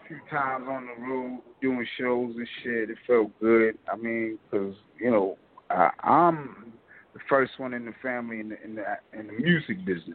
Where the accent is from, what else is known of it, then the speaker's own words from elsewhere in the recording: Queens, New York, United States; You know, I'm originally from Queens. You know, there's a lot of New York shit going on right there, so we kicked it.